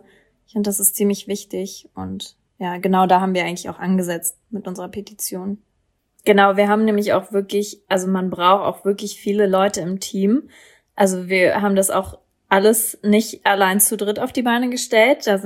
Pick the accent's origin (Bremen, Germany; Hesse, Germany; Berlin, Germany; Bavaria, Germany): Berlin, Germany; ich komme aus Berlin.